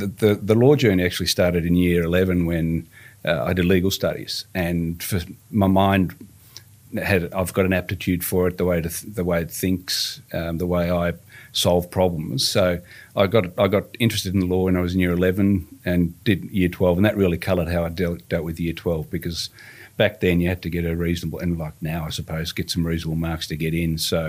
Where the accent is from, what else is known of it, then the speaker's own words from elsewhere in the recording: Victoria, Australia; Up in the Dandenong Ranges. Yeah. So lived there since the mid-70s and then continued to live there after I did all that.